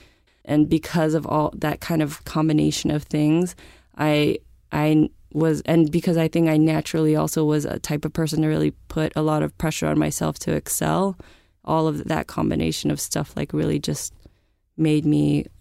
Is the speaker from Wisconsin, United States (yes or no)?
no; San Francisco, California, United States; I grew up in San Francisco, and I think when I think about my childhood, I think about my backyard.